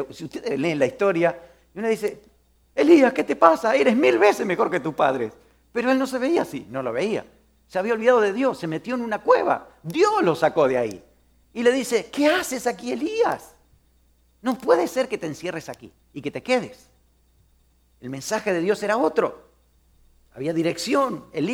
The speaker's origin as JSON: {"language": "Spanish", "town": "Pehuajó", "region": "Buenos Aires Province", "country": "Argentina", "said": "En mi tierra, en Pehuajó"}